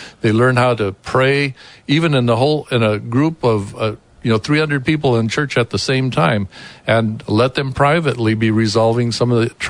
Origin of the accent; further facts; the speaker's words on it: Colombia; moved away; And this really came out of my growing up in South America during the time of persecution.